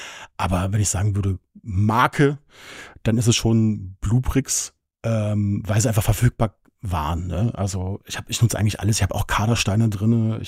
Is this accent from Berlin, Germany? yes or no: yes; Berlin, Germany; Na, ich bin halt in Berlin groß geworden